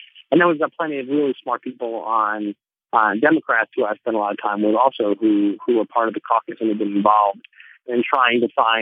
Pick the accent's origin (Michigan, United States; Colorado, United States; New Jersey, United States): New Jersey, United States; And for back home, which is, you know, I'm from Northern New Jersey, and we have plenty of work